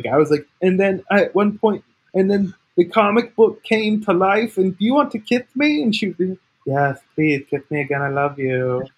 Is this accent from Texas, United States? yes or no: no; Michigan, United States; Everybody in Michigan. I'm from Michigan. Everybody in Michigan. All of my family are like fat and stupid and like happy to be that way.